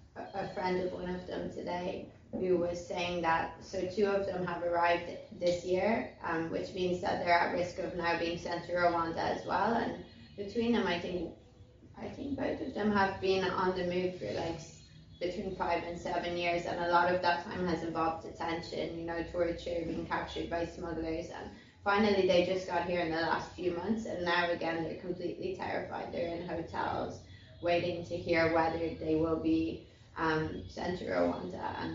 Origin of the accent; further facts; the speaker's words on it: Ireland; also born or lived in United Kingdom; now in Uganda; So like you said, I'm a journalist from Ireland. I've been reporting for about 9 years now. I'm working across Africa, before that the Middle East as well, and before that I was based in the UK until 2016.